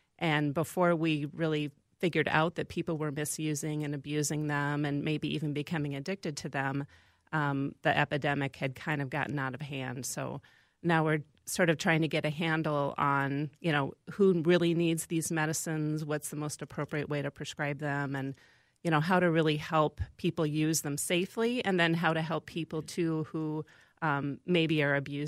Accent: Van Horn, Iowa, United States; I grew up in a small town in Iowa, Van Horn, Iowa, population about 600 these days.

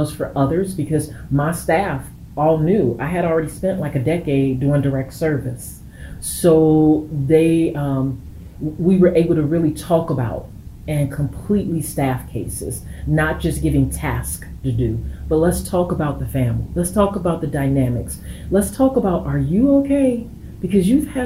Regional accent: Chicago, Illinois, United States; From Chicago, Illinois. And particularly the neighborhood is Inglewood.

